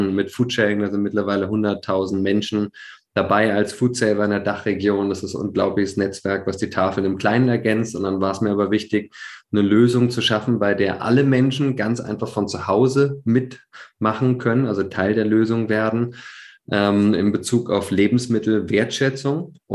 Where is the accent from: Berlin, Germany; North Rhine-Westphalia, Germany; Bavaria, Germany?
Berlin, Germany; ich bin Berliner